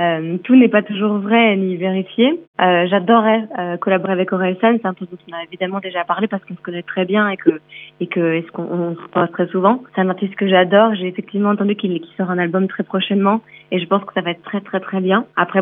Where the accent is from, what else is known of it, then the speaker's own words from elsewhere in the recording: Brussels, Brussels-Capital Region, Belgium; Moi, j'ai étudié en Flandre la musique, donc j'ai passé du temps là-bas. J'ai grandi à Bruxelles, qui est une ville bilingue, et je parle français, donc j'ai vraiment un lien avec les trois langues.